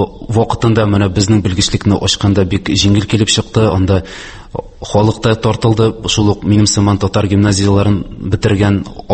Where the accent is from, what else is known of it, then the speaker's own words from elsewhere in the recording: Yarshaly, Tatarstan, Russia; Һәм үзем Яршалыда туып үстем, һәм әлегә вакытка монда яшәйм.